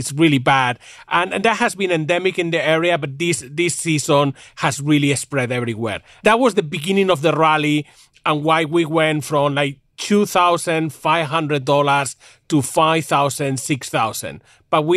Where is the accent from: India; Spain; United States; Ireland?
Spain; I grew up in Spain, basically